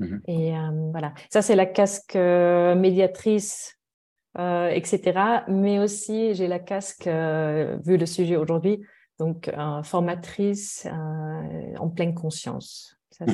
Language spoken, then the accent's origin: French; Germany; French is a second language; now in Switzerland; Je suis allemande, comme on peut-être on l'entend avec un petit accent.